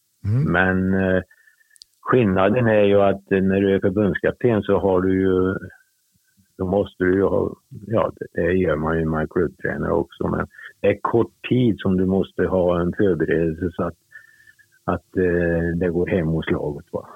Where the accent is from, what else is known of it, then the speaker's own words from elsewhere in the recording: Torsby, Värmland, Sweden; born there; Jag är född i Torsby i alla fall, det vet jag.